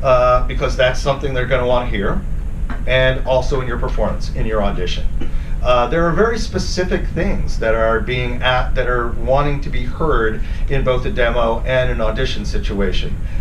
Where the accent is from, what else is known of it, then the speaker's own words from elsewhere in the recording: Los Angeles, California, United States; my own American, I'm from Los Angeles, so my Los Angeles-based agent